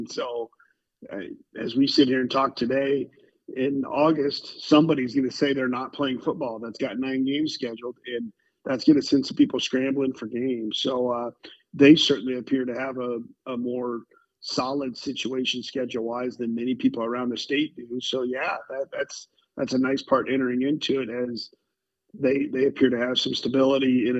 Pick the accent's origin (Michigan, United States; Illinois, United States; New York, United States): Illinois, United States; And then as a kid, I grew up in the Lincoln Trail.